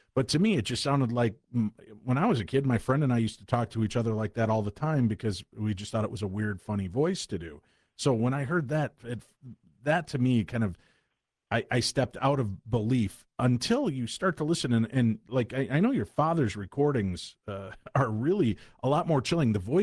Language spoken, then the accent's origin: English; United States; because growing up in the United States, and I'm not sure how prevalent it was for you